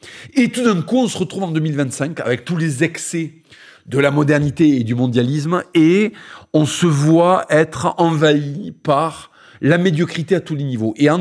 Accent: France; j'ai grandi en France, j'ai visité la France

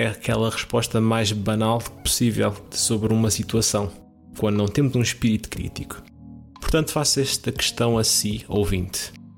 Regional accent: Portugal; criamos bacalhau, da maneira como nós portugueses conhecemos.

